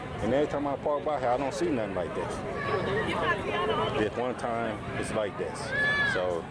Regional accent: Los Angeles, California, United States; I'm from Carson, California.

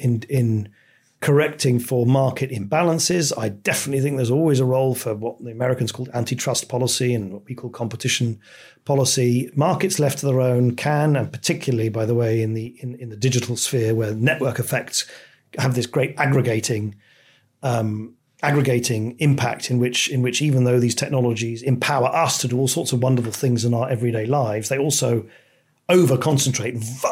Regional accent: United Kingdom; I'm about as fervent a pro-European as any Brit you could possibly find

